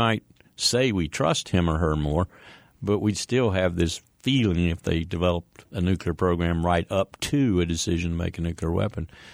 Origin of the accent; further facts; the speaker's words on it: South Carolina, United States; Senator Lindsey Graham from my home state of South Carolina tried to do in his questioning of Chuck Hagel